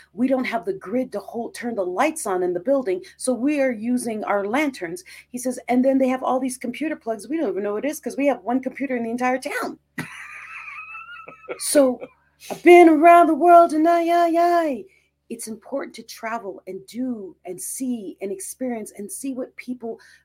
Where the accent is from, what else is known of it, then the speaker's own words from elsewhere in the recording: Philippines; growing up in the Philippines, that was a whole thing